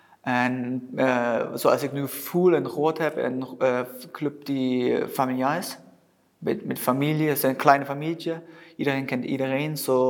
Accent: Germany; Dutch is a second language; also born or lived in Netherlands / Switzerland; ik ga zeker natuurlijk als Duitser de Bundesliga bekijken.

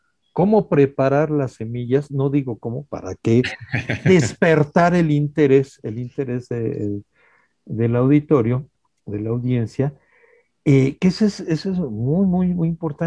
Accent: Xochimilco, Mexico City, Mexico; los toponímicos, los nombres de lugares, mi pueblo, Chimalcoyot, Xochimilco, la comida

